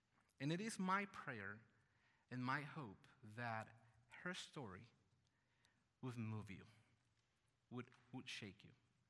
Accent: Guatemala; I was born and raised in Guatemala. And my country is very small, as you probably know, and we Guatemalans take such pride in very small things and silly things.

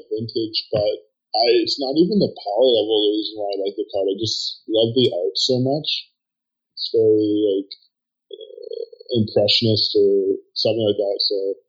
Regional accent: Surrey, British Columbia, Canada; I'm a BC native, grew up in Surrey and moved out to the big city as I got older.

